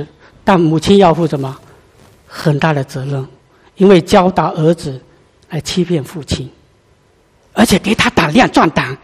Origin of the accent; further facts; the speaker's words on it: China; now in Sydney, Australia; 特别我们中国人哈